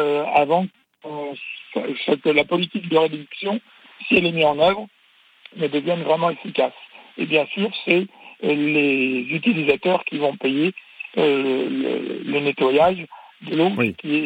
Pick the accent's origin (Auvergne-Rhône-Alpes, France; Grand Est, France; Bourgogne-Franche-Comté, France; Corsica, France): Grand Est, France; j'ai grandi en Champagne. Et donc, ensuite, je vous dis, donc, j'étais à Toulouse.